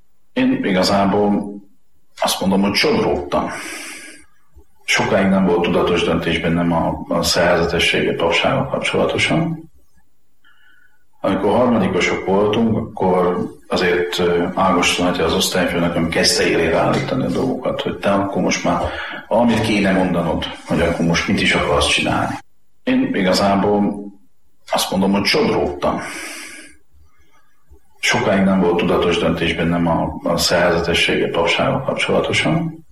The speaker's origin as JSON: {"language": "Hungarian", "town": "Zalaudvarnok", "region": "Zala", "country": "Hungary", "tie": "born or raised there", "also_born_or_lived": "Zalaszentgrót", "said": "paraszti származású ember vagyok. Szülővárosom Zalaszengó, mert csak ott volt szülő otthon. De én Zalaudvarnakon nőttem föl, és azt a helyet tartom szülőfalunknak."}